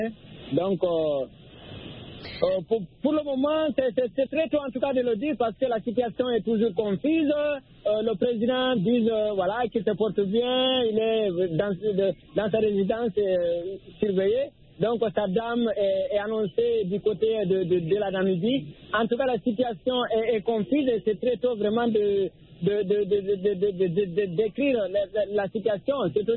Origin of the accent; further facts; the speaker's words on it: Guinea; je suis originaire de la Guinée-Conakry